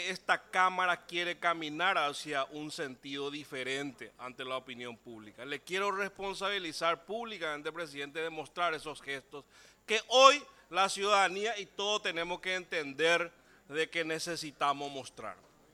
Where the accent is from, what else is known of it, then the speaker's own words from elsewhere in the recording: Paraguay; Sin inseguridad no hay prosperidad, no hay un sueño colectivo que podamos desarrollar como paraguayos.